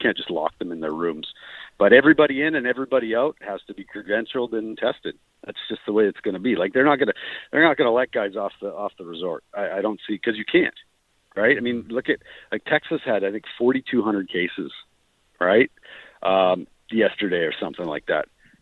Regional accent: Canada; I'm a Canadian boy

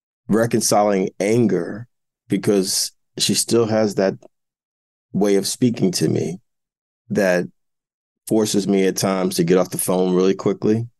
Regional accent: Jersey City, New Jersey, United States; I got a whole system, a Yael Van Zandt, in place for my mother in my hometown of Jersey City.

